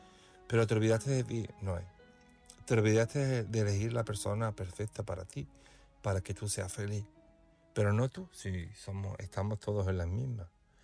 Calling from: Seville, Andalusia, Spain; de Sevilla y llamo para apoyar esta noche

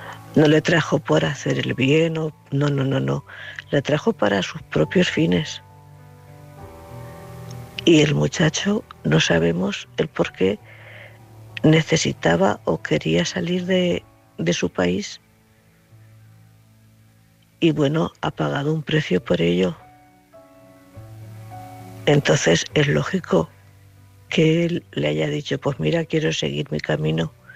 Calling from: Cuenca, Castilla-La Mancha, Spain; de Cuenca.

